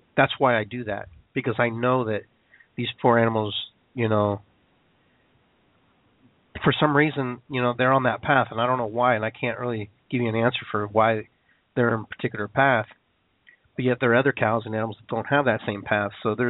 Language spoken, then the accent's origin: English; Peru; I love water because I'm from Peru and, you know, I love the beach and I love the ocean.